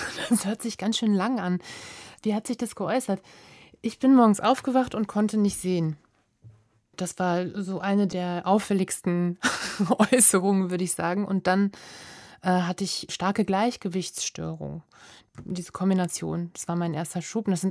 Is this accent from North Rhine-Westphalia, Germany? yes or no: yes; Hagen, North Rhine-Westphalia, Germany; Hagen ist ja auch meine Heimatstadt. Ich bin in Hagen geboren und aufgewachsen.